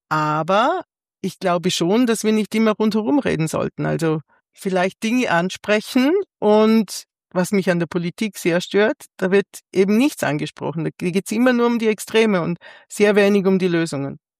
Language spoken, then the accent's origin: German; Vienna, Austria; dann die ganze Donau entlang bis nach Wien in meine alte Heimat